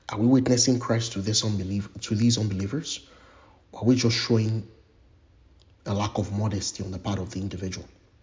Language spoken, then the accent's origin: English; Nigeria; so many of you listening to this podcast, you know I'm Nigerian